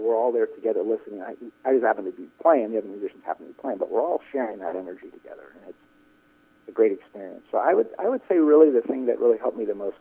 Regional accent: California, United States; And then as a teenager, growing up in the Bay Area, I was lucky enough to, there were a lot of slide guitar players around there.

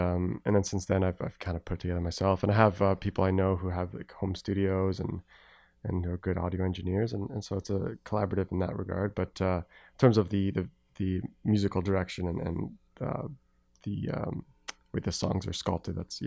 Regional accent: Toronto, Ontario, Canada; No, I grew up in Toronto.

